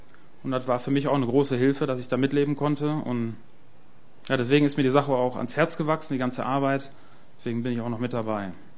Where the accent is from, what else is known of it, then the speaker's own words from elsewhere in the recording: Spain; Ich bin katholisch aufgewachsen, bin eigentlich Spanier, sind eigentlich fast alle katholisch